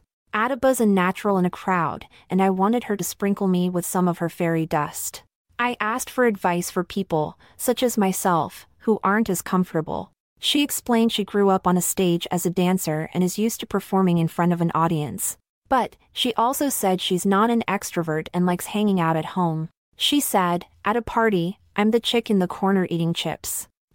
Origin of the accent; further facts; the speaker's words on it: Tucson, Arizona, United States; We're both from Tucson, Arizona, and our artsy community is relatively small.